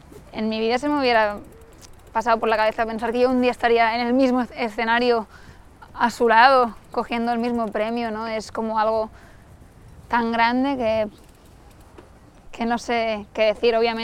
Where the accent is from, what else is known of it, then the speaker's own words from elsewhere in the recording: Catalonia, Spain; Sitges en verano se llena bastante de gente. Es un sitio muy turístico. Mi pueblo, que está al lado, no tanto.